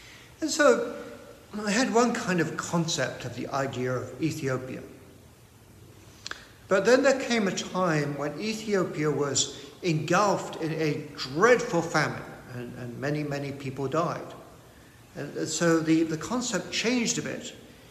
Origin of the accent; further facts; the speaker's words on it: England, United Kingdom; Growing up in England, we had certain concepts about race.